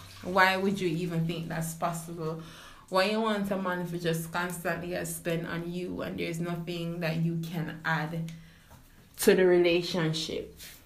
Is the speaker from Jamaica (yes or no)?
yes; Jamaica; Because as a Jamaican, as a girl from the country, you buy a man and shoes, man, I go walk out to your life and I'm not gonna look back.